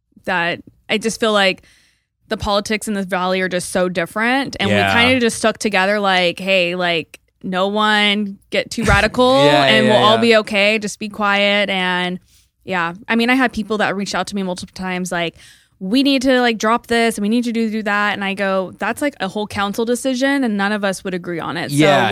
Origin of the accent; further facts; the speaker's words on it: Merced, California, United States; I'm from Merced, so I had all these stories